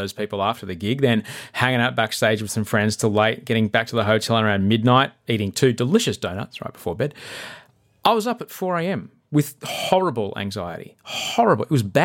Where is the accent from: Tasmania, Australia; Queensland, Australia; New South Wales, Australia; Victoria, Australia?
Queensland, Australia; Brisbane; Obviously, you know, Brisbane's my hometown, and two of my three brothers were gratefully able to make it along.